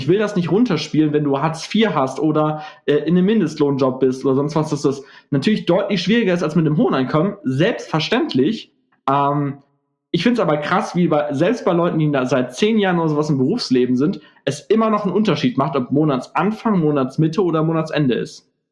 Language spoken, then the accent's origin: German; Gelsenkirchen, North Rhine-Westphalia, Germany; ich bin ja aus Gelsenkirchen